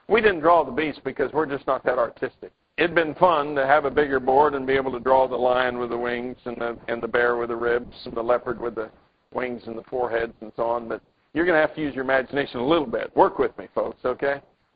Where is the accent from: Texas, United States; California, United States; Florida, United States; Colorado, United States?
Colorado, United States; Pueblo; that ship was named after my hometown, the Pueblo.